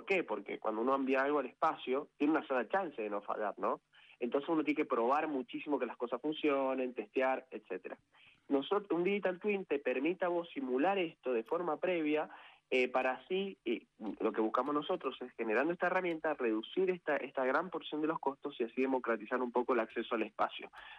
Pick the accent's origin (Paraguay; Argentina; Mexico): Argentina; Luján de Cuyo, Mendoza; yo soy de Luján de Cuyo, Mendoza, soy ingeniero mecatrónico, tengo 26 años.